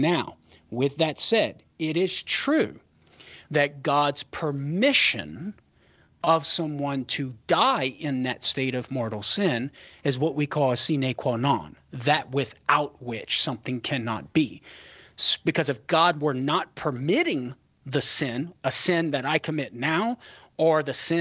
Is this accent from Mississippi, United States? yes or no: no; Louisiana, United States; And for all my Cajun friends in Louisiana, I am a disgrace as a Cajun man who cannot cook.